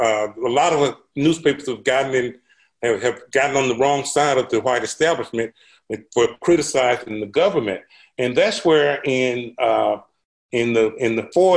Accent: Grambling, Louisiana, United States; as you know, I'm from Grambling

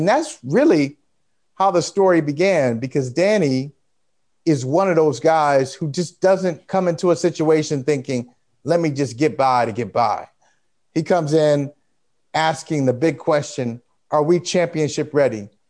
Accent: Ohio, United States; I grew up in Ohio, and I couldn't stand him.

